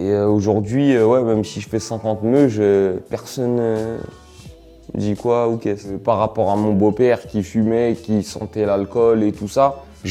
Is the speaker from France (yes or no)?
yes; Villeneuve-la-Garenne, Île-de-France, France; also born or lived in Valenton; j'ai grandi à Villeneuve-la-Garenne et à Valenton.